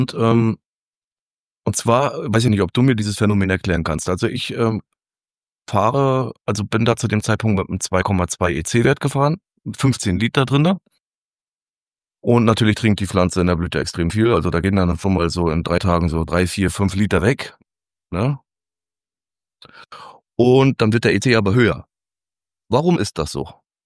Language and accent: German; Bavaria, Germany; wir kommen auch aus Bayern hier